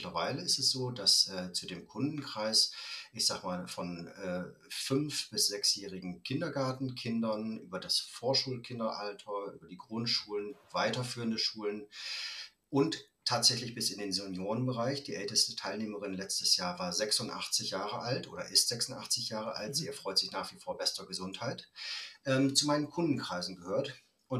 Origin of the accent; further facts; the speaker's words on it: Osnabrück, Lower Saxony, Germany; born there; ich komme gebürtig aus Osnabrück